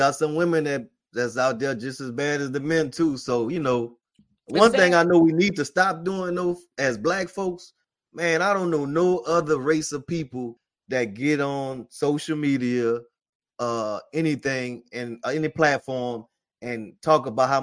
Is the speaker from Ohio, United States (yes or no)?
no; New Orleans, Louisiana, United States; You know I'm from New Orleans, so I know about all that.